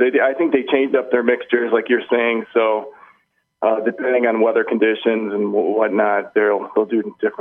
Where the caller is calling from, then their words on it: Chicago, Illinois, United States; I'm calling from the Chicago area